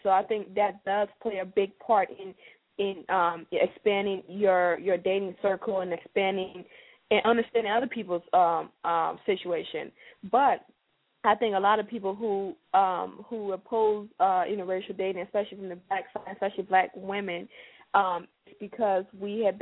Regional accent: West Coast, United States; I'm like, you know, I'm from the West Coast.

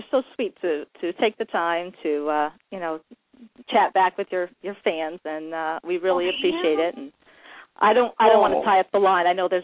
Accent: Maine, United States; Well, I'm from Maine, so apparently we don't say our R's all the time.

